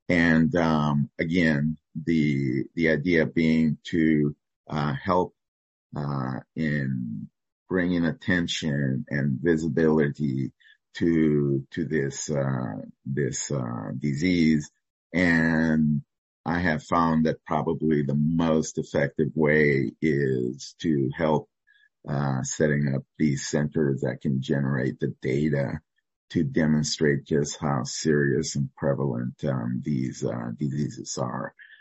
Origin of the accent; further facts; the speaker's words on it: Colombia; English is a second language; This is true even for my home country, Colombia